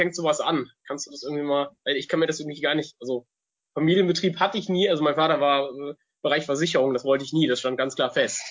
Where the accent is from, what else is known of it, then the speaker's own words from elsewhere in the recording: Cologne, North Rhine-Westphalia, Germany; Ich als Kölner